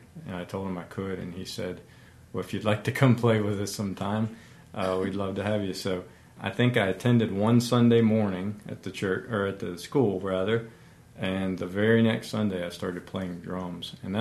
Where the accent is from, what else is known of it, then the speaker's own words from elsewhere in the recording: Elkton, Virginia, United States; I grew up not too far from the church here. I grew up in Elkton, Virginia, and my dad was a pastor most of my childhood.